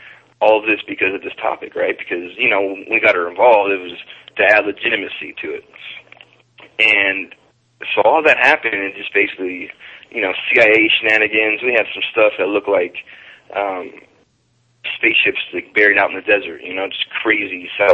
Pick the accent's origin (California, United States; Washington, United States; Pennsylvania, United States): Washington, United States; Tacoma; It will always be my hometown.